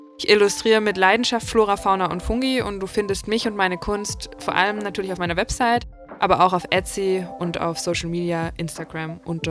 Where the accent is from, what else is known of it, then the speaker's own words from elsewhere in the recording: Germany; now in Austria; wir kommen beide aus Deutschland und haben uns dann hier in Österreich zum Master getroffen.